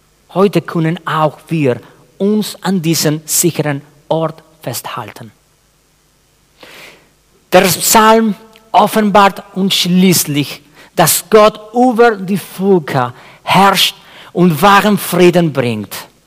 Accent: Chile; Ich komme aus Chile, dem Land mit den meisten Erdbeben der Menschheitsgeschichte.

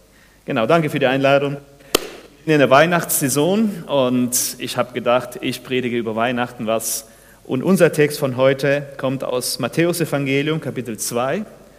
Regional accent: Peru; now in Germany; für diejenigen, die mich kennen. Ich komme aus Peru. Ich bin auch Latino. Mit meiner Frau und unseren drei Kindern leben in Deutschland seit 14 Jahren

